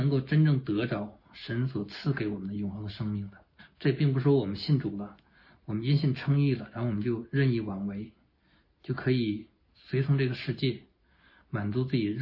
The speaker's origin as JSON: {"language": "Chinese", "country": "China", "said": "像我们中国人一样遍布世界各地的"}